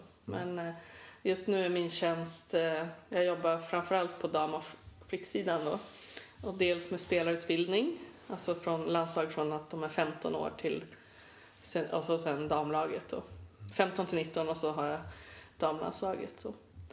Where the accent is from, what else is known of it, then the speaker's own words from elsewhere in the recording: Skellefteå, Västerbotten County, Sweden; Jag är från Norrland, Skellefte.